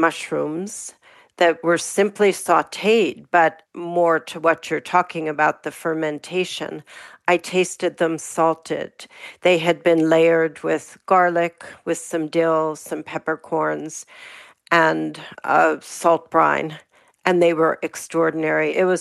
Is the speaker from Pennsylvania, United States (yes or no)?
yes; Pittsburgh, Pennsylvania, United States; I think it's probably because I grew up in Pittsburgh.